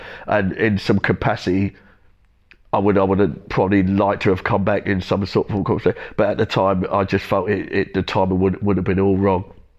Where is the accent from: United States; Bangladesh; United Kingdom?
United Kingdom; Ipswich, East of England; I'm always going to be an Ipswich guy. I'm from Witten Estate. I still live there now. I go back there all the time, and that's where I feel most comfortable.